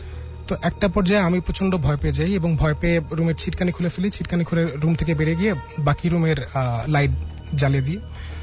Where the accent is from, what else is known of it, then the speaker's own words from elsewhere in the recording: Dhaka, Dhaka Division, Bangladesh; এসেছি ধানমন্ডি থেকে।